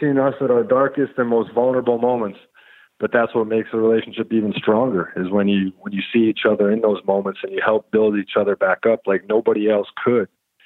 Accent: Wisconsin, United States; So I grew up in Wisconsin, a small town. I mean, my graduating high school class had 140 people in it.

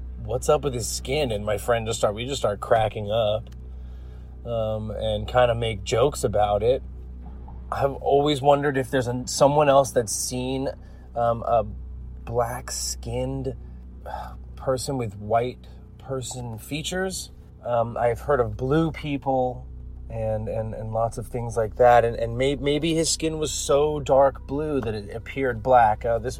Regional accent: Los Angeles, California, United States; I'm from Los Angeles, California.

